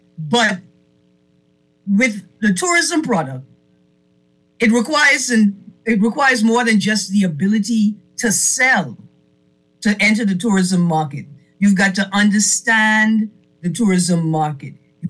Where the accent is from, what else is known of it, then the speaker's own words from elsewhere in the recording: Acklins, Bahamas; See, I'm from Acklands and you from Acklands, right?